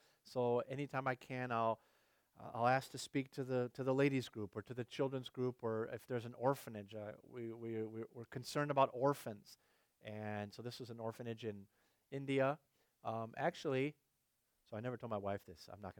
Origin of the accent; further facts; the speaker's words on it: France; I actually end up going to a lot of French-speaking Africa because I was raised in France.